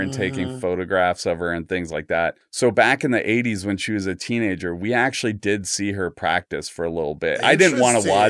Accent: Portland, Oregon, United States; We're from Portland. Like, when I was a kid, we saw Tonya Harding practice because we used to go to the Clackamas Town Center Mall all the time.

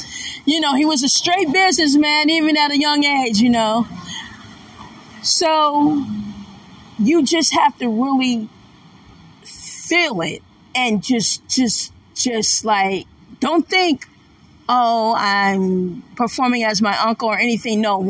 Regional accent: Detroit, Michigan, United States; I'm the auntie from Motown. I'm the one who grew up in Motown. I'm the one who was in Detroit.

